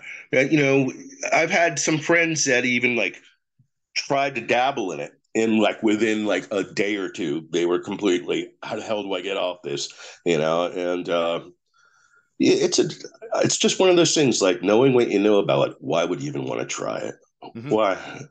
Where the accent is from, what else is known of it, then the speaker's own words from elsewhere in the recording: Clifton, New Jersey, United States; well, in my hometown of Clifton, we had a band you might have heard